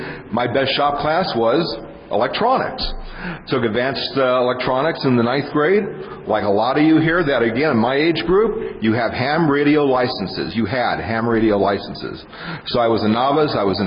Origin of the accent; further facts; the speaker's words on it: Los Angeles, California, United States; I was raised in Los Angeles.